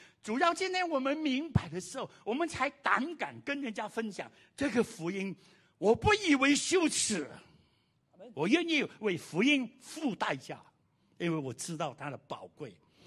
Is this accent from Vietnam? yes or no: yes; Vietnam; moved away; 我们从越南来，1975年，解放之后，我们说沦陷之后